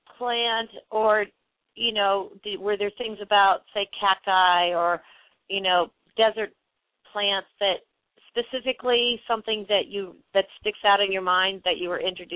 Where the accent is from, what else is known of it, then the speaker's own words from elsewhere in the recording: New England, United States; now in Colorado, United States; I mean, I grew up in New England and spent a lot of time in D.C. and sort of lived a very rat race life. And when I moved to Colorado and started exploring the West